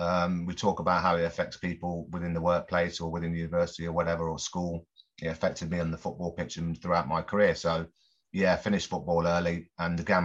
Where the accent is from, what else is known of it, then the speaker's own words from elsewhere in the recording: Coventry, West Midlands, United Kingdom; now in London, United Kingdom; I come from Coventry to London. I was a bit shy, etc.